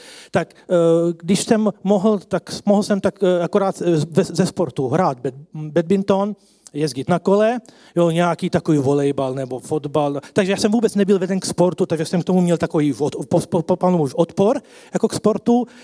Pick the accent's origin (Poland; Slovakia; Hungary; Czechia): Slovakia; southern Slovakia; Jelikož já jsem z Jižního Slovenska, pocházím z Jižního Slovenska, to byla jediná škola v Československu, takže 550 km od domova